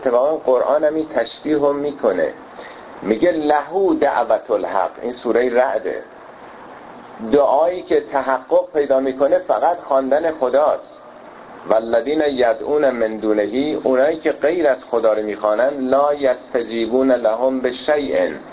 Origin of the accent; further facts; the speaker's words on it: Iran; دابلاش برای ما ایرانی هستیم و با شعر و ادبیات ارتباط بیشتر داریم